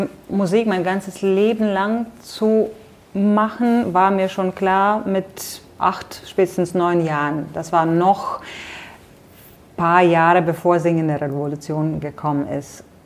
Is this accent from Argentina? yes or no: no; Rezekne, Latgale, Latvia; German is a second language; moved away; Ich stamme auch nicht aus Riga. Ich bin so ein Provinzmädchen südöstlich Rigas, 250 Kilometer.